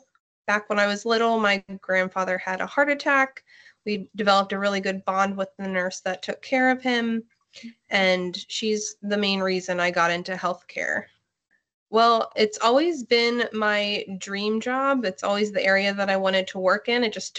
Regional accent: Hanover, United States; I grew up in Hanover. I was born in Hanover. The only time I ever left was with my husband while he was in the military. And then we moved back.

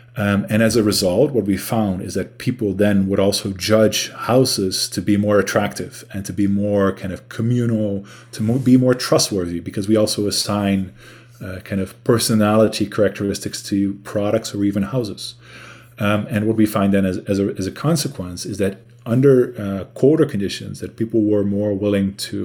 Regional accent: Netherlands; Maybe it's also the case that I am from the Netherlands and that it's kind of a gloomy country

